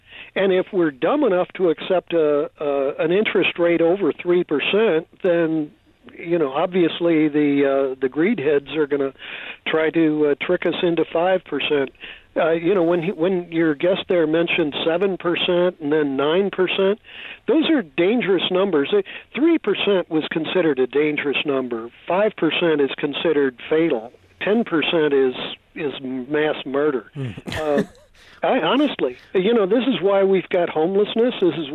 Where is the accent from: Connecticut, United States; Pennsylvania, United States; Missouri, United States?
Missouri, United States; I was from Missouri, where the usury laws were set at 7%.